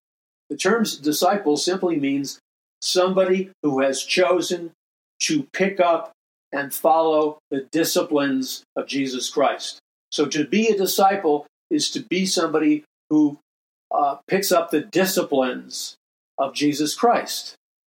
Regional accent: New York City, New York, United States; Growing up in New York City, I never smelled a dead rat.

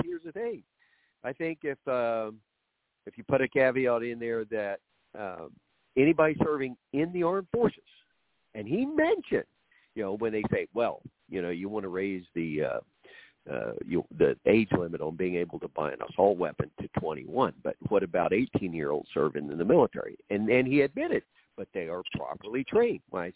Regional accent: Oklahoma, United States; I'm from Oklahoma. You know, I grew up when, you know, everybody had gun racks in the back of their pickup, and they drove to school with hunting rifles there.

